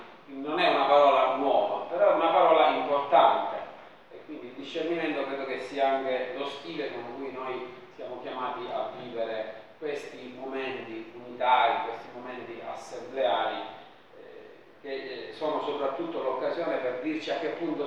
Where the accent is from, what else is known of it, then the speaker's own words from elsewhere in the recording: Agrigento, Sicily, Italy; io vengo dalla diocesi di Agrigento, quindi la conoscevo già l'associazione